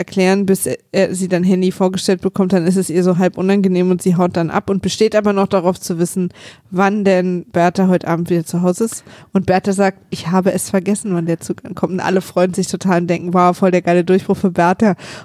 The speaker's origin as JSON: {"language": "German", "region": "East Germany", "country": "Germany", "said": "ich komme aus der DDR."}